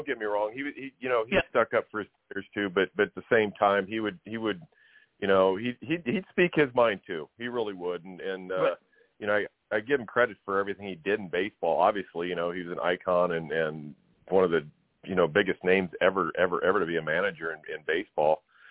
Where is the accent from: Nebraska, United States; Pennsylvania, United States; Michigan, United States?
Nebraska, United States; Gearing; I grew up in my hometown of Gearing, Nebraska, small town where everybody's their selves.